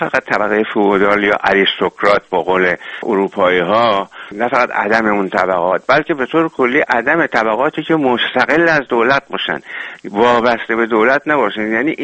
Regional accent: Iran; وقتی میگفتم من از اهل ایران هستم

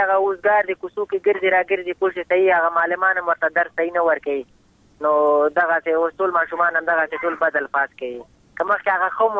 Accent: Afghanistan

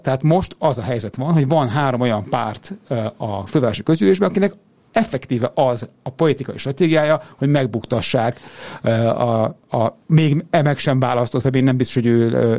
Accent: Budapest, Hungary; ugye én budapestiként, meg budapestiként ránéztük az lapjára

